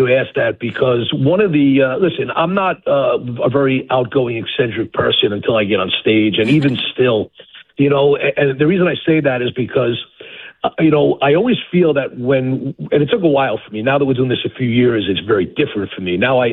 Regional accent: New York, United States; accent: New York; I am from New York, so I have a little bit of the same accent that he has

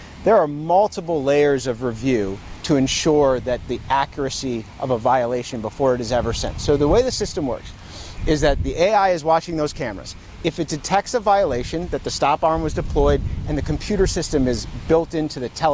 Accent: Buffalo, New York, United States; because I was born in Buffalo. I'm from here. So it's an honor to get to come back and protect kids in a place where I grew up.

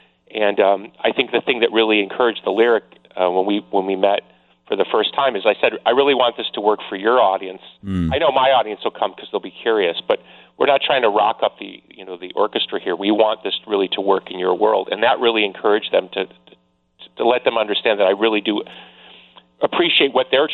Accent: Chicago, Illinois, United States; This work is really about being in Chicago, growing up in Chicago. So it's very much a hometown work.

